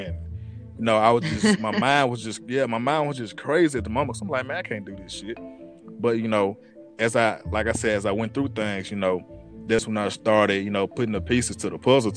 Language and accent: English; Hernando, Mississippi, United States; I will have the book release party January 25th in my hometown, Hernando, Mississippi.